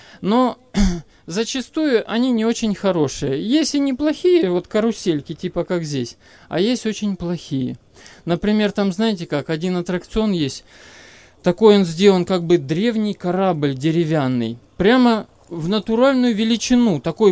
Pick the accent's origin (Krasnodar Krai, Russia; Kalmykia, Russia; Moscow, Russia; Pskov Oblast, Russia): Krasnodar Krai, Russia; Anapa; Мы приехали из Анапы.